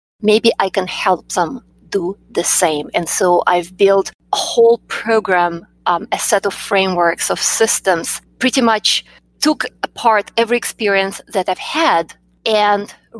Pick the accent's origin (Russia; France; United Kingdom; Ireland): Russia; English is a second language; moved away as an adult; now in United States; I'm originally from Russia. I've lived in the U.S. for about 25 years.